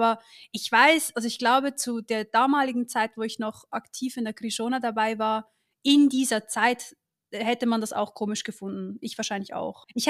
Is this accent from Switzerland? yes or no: yes; Switzerland; Ich bin aufgewachsen in der Schweiz in einer Krishona, was man das kennt. Vielleicht so an der Grenze zu Deutschland kennt man das noch. Und dann bin ich mit 16 Jahren bin ich raus